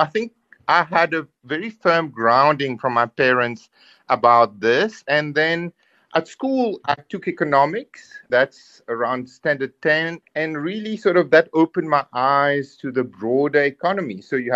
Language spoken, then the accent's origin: English; Mauritius; moved away as an adult; also born or lived in United Kingdom; No, I grew up in Mauritius, but then after my matric, I went to the UK where I did most of my further studies, my undergrad, postgrad, and then chartered accountancy qualifications.